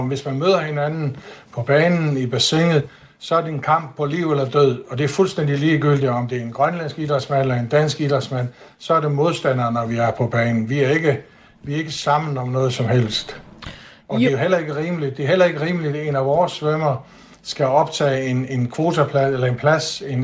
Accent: Faroe Islands; Jeg er færing, jeg er født på Færøerne, jeg er færing, og jeg har altid været færing, og jeg vil aldrig blive andet.

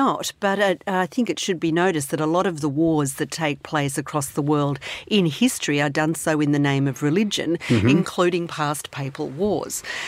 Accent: Melbourne, Victoria, Australia; I'm from Melbourne

